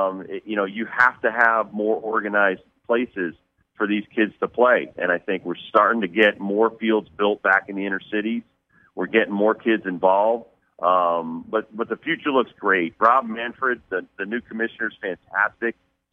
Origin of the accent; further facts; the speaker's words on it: Connecticut, United States; We had so many things in common, yet he was from Texas. I'm from Connecticut.